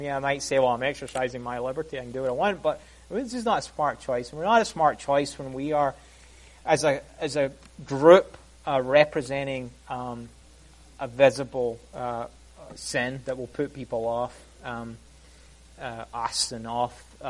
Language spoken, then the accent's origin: English; Scotland, United Kingdom; partly because I'm Scottish, and we have, and as I mentioned in the talk yesterday, we have massive health problems in Scotland